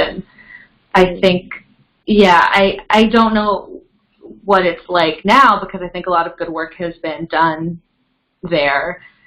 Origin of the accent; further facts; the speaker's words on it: California, United States; I grew up in the town I grew up in, because I grew up in Silicon Valley